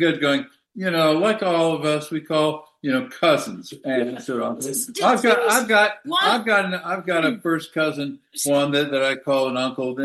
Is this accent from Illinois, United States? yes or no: no; New York City, New York, United States; Well, you know, I'm from New York City, and New York has kind of gone through waves.